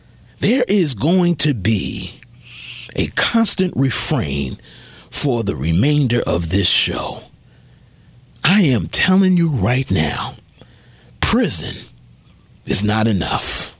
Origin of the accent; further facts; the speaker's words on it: Asbury Park, New Jersey, United States; back home in my hometown of Asbury Park